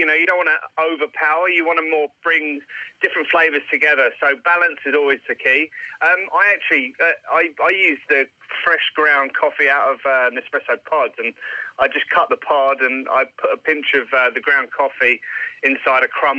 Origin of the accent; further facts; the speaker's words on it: Melbourne, Victoria, Australia; Oh, you know, I'm from Melbourne.